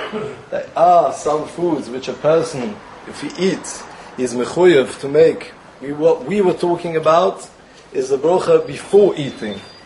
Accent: London, United Kingdom; now in Israel; I am born and bred in Golders Green, but I have been living in Eretz Yisroel for the last 18 years.

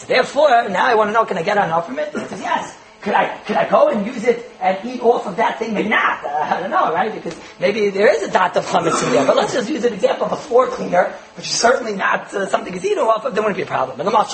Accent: United States; English is a second language; I remember we were growing up in America

